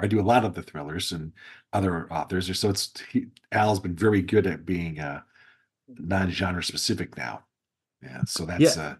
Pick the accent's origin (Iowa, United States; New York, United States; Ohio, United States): Iowa, United States; Waterloo; I'm from Waterloo, Iowa, for those who are University of Iowa people.